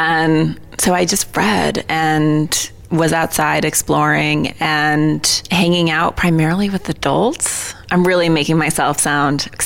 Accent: Missoula, Montana, United States; So I grew up in Missoula, which is this liberal college town outside of town with horses.

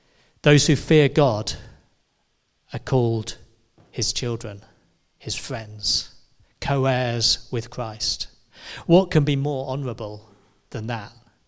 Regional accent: United Kingdom; Now, since we're very British, aren't we? And we're not so much like our American brothers and sisters.

